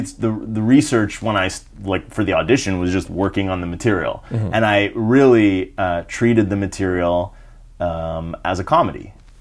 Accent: Canada; And I'm Canadian.

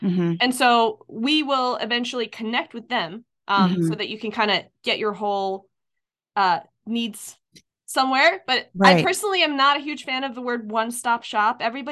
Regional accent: Iceland; No, I had this time in high school where I went back to, I'm from Iceland originally.

